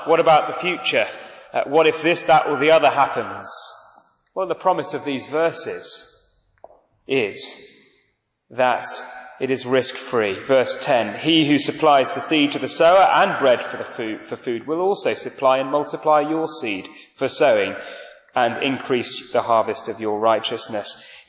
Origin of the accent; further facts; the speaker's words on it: Manchester, North West England, United Kingdom; I grew up in Manchester